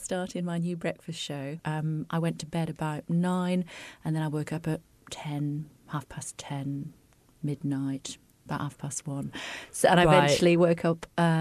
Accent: Wigan, North West England, United Kingdom; I'm from Wigan, and so we have no peer.

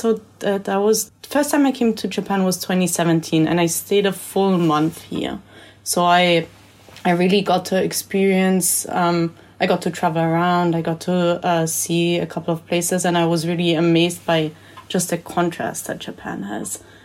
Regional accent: Vienna, Austria; English is a second language; also born or lived in Salzburg; I was born in Vienna. I'm Austrian. I spent half of my life in between Vienna and Salzburg

